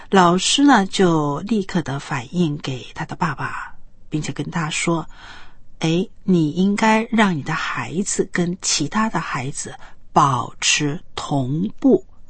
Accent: China; 可能真的是外国人他们的教育的理念呢，跟我们中国人真的是不一样。

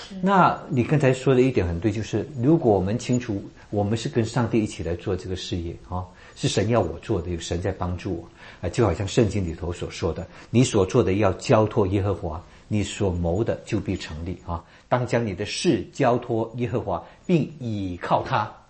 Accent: China; 我们中国人啊，就是凡事向前看嘛，对不对？

